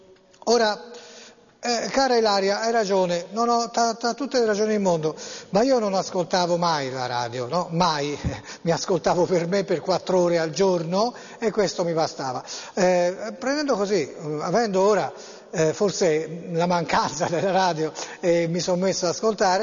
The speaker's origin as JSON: {"language": "Italian", "region": "Tuscany", "country": "Italy", "said": "però insomma io sono toscano, ecco, e mi conoscono in Toscana."}